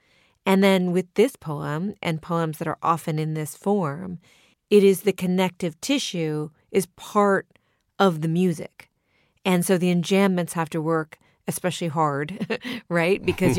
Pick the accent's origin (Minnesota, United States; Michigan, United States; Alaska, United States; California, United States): California, United States; Sonoma; as I was doing that drive up from my hometown of Sonoma, California to Lake Tahoe